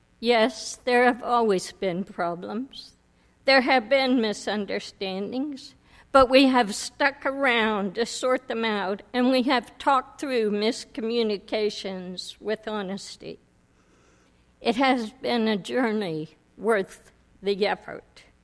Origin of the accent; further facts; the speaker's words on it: Jamestown, Pennsylvania, United States; We grew up as neighbors in Jamestown, PA.